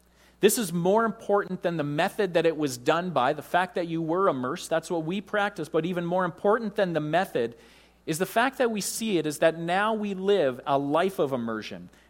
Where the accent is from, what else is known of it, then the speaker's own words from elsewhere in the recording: Canada; We come from Canada. And in Canada, we can easily swim in water that's colder than 59 degrees even.